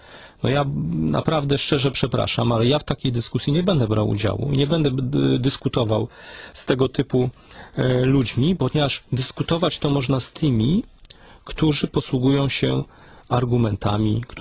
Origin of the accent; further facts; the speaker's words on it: Bieżuń, Masovian Voivodeship, Poland; ponieważ pochodzimy z tej samej parafii na Mazowszu, z parafii Bieżuń